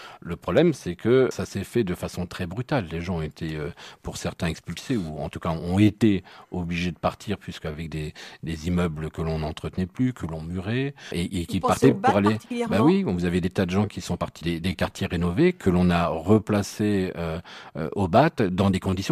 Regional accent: Dreux, Centre-Val de Loire, France; je suis né à Dreux, j'ai grandi à Dreux et j'ai vu cette ville évoluer

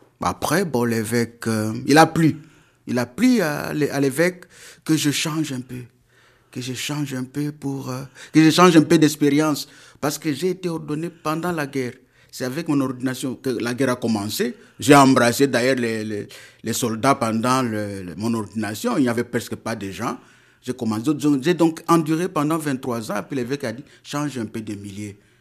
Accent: Maniema, DR Congo; now in France; je viens de la République démocratique du Congo, précisément de la province du Maniema. Là, nous sommes à l'est, la province du Maniema, diocèse de Kindu, et la province ecclésiastique de Bukavu.

